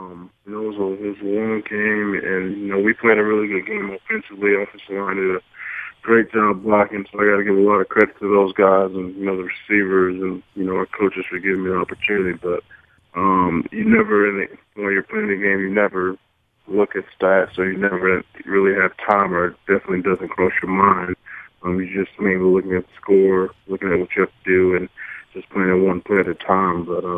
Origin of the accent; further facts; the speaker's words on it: Las Vegas, Nevada, United States; And growing up in Vegas, is I love Vegas. That's, you know, where I'm from, and I've spent a lot of years there